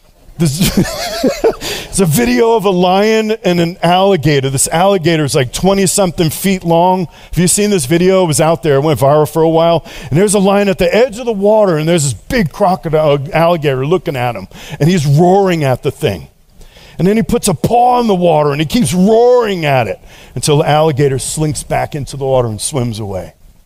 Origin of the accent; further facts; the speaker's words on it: Queens, New York, United States; Now that's the fight instinct, because I'm from Queens.